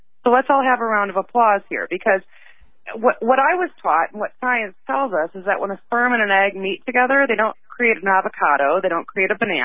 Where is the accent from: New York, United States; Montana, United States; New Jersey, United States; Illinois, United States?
Illinois, United States; Chicago; now in California, United States; I'm from Chicago, but half my life I spent in California